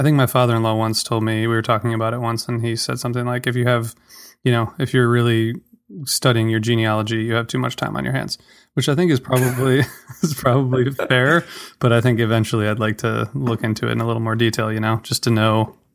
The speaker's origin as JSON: {"language": "English", "town": "Toledo", "region": "Ohio", "country": "United States", "tie": "born or raised there", "said": "Yeah, so I grew up in Ohio, Toledo, which is near, you know, the border with Michigan."}